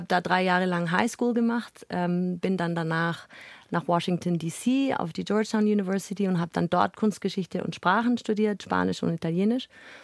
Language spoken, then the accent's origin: German; Augsburg, Bavaria, Germany; also born or lived in Memmingen / Babenhausen; Also ich bin in Memmingen geboren und zwischen Augsburg und Babenhausen aufgewachsen, war auch in Augsburg im Kindergarten und in der Grundschule in Göggingen und dann im Gymnasium in Neuses.